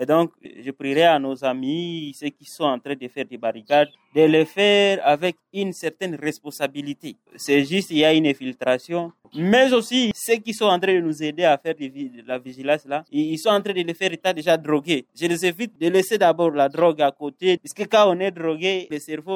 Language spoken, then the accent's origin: French; Kirumba, North Kivu, DR Congo; je suis venu de Kirumba